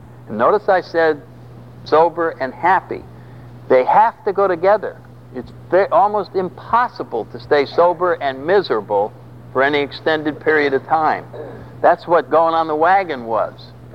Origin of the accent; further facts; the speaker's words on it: New England, United States; because I come from New England